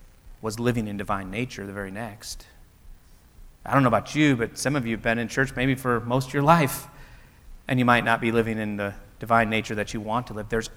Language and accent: English; Indiana, United States; Sorry, I'm from Indiana.